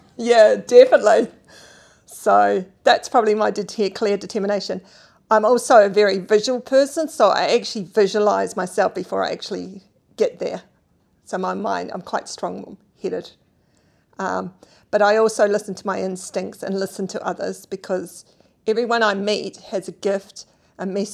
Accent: Christchurch, Canterbury, New Zealand; born there; I was born in Christchurch in the spring of 1967.

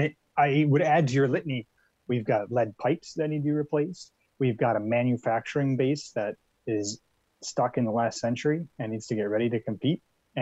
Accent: Buffalo, New York, United States; And I'm from Buffalo, New York. That made my city.

